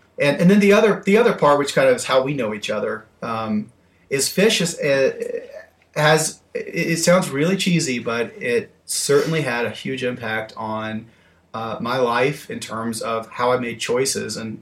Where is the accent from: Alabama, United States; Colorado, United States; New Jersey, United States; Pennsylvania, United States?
Alabama, United States; But so growing up in Alabama, I wasn't a big music guy.